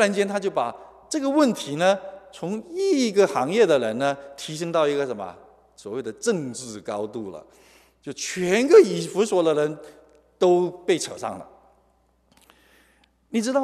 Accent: China; 我们中国人多伟大

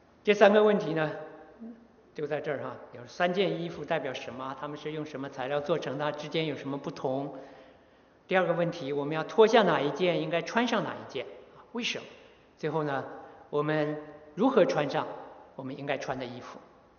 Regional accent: Northeast China, China; 我们东北人呢也喜欢说一句话，东北来的可能还记得

